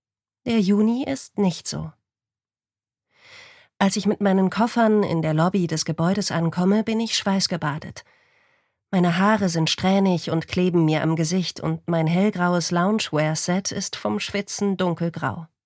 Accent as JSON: {"language": "German", "region": "California", "country": "United States", "tie": "born or raised there", "said": "Es ist heißer als in meiner Heimatstadt in Südkalifornien."}